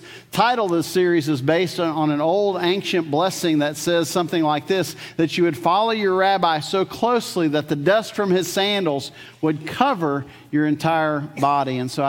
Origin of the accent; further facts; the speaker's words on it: Louisiana, United States; I'm from Louisiana.